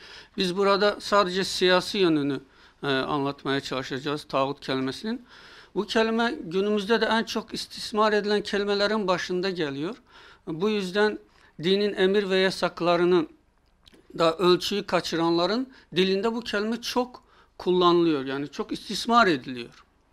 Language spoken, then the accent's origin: Turkish; Azerbaijan; Bizim aslımız oradan geldi. Ben Azerbaycan'da doğdum, büyüdüm. Dağıstan'da bir sene hocalık yaptık.